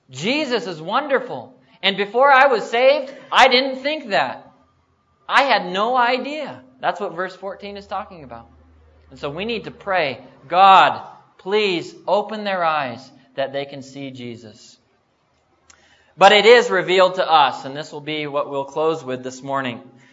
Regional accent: United States; You know, I'm 25 years old. I come from America.

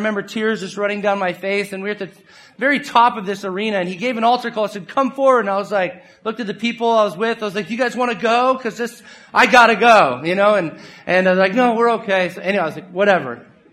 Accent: California, United States; I'm from California.

